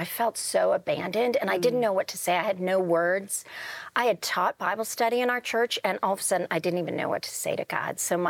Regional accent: India; born there; I was born in India, and I got polio when I was 3 months old.

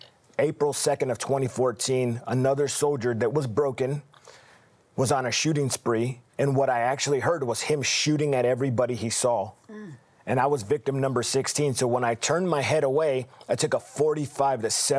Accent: Los Angeles, California, United States; I grew up in Los Angeles, so in the 80s and 90s, gangster rap came on the scene, and it got pretty bad.

